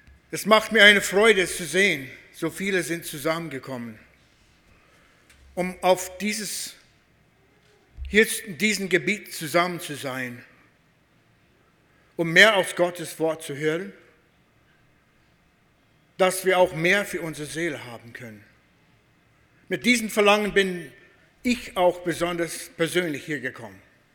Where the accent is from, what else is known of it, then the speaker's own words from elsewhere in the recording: Canada; German is a second language; Wir kommen aus Kanada. Wir haben Bilder gesehen, aber nie hier gewesen.